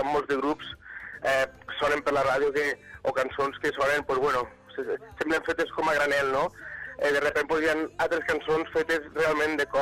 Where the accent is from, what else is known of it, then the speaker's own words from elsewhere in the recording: Catalonia, Spain; cantar del meu poble, a les Terres de l'Ebre